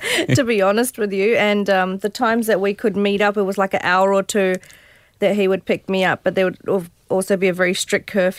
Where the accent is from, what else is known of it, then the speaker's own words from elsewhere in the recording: New Zealand; I'm a Kiwi.